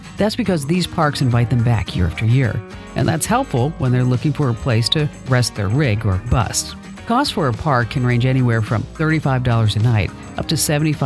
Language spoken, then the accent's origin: English; New Jersey, United States; Does anybody know I'm really from New Jersey?